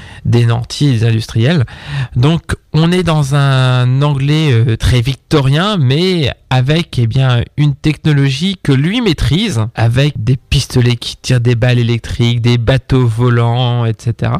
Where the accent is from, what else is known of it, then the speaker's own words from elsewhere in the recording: France; qu'en tant que français, on ne connaît pas forcément